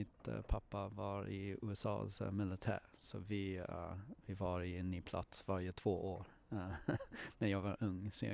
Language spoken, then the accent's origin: Swedish; Georgia, United States; Swedish is a second language; moved away as an adult; now in Sweden; Jag kommer från Georgia i USA. Flyttade här ett jobb faktiskt.